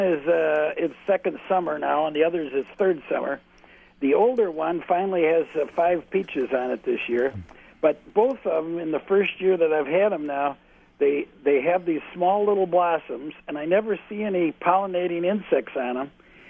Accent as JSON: {"language": "English", "town": "Wausau", "region": "Wisconsin", "country": "United States", "said": "I'm from Wausau, although I'm in kind of a rather sheltered place."}